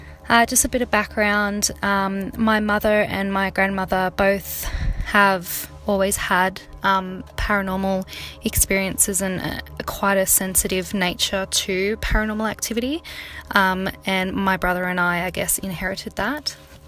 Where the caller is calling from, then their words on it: New South Wales, Australia; I am from New South Wales in Australia.